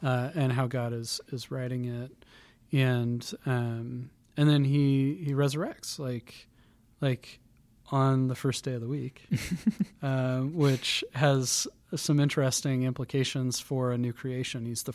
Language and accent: English; United States; Because it's like, well, yeah, but I am actually an American.